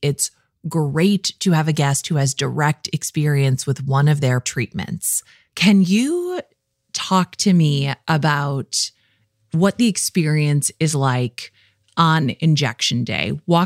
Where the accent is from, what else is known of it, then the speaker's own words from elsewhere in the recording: Midwest, United States; I'm from the Midwest. We love talking about weather, okay?